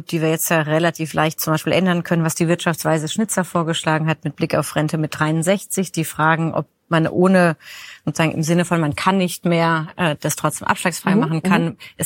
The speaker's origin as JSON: {"language": "German", "region": "Baden-Württemberg", "country": "Germany", "said": "wir kommen ja beide aus Baden-Württemberg"}